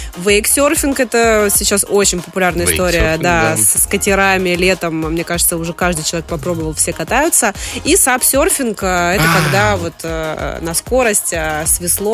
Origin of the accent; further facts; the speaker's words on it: Urals, Russia; так как я сама с Урала